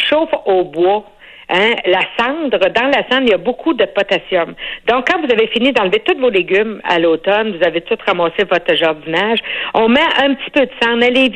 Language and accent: French; Saint-Lazare-de-Bellechasse, Quebec, Canada; Et moi, quand j'étais jeune, je viens de Saint-Lazare de Bellechasse.